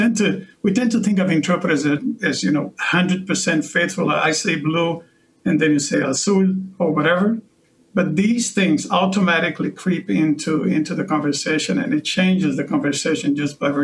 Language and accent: English; Brazil; first language Portuguese; English is a second language; I'm expressing myself here in English to the best of my abilities, but I'm originally from Brazil.